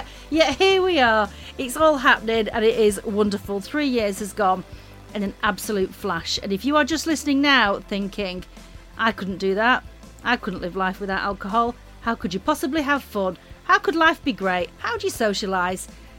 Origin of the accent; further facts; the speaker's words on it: North West England, United Kingdom; I am from Lancashire in the northwest of England.